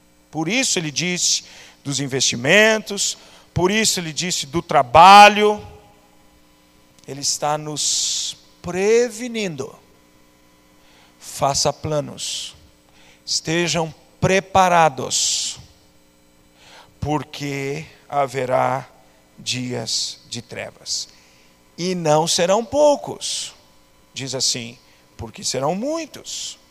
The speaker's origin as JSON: {"language": "Portuguese", "town": "Sorocaba", "region": "São Paulo", "country": "Brazil", "tie": "born or raised there", "said": "Eu nasci e vivi em Sorocaba, cidade perto de uma cidadezinha chamada Votorantim."}